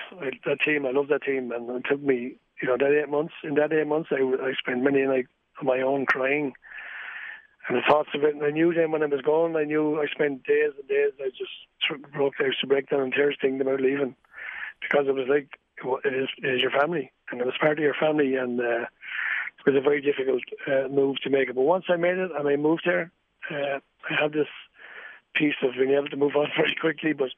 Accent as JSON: {"language": "English", "region": "Leinster", "country": "Ireland", "accent": "Wexford", "said": "people, first of all, they find it hard to understand me with my Wexford accent."}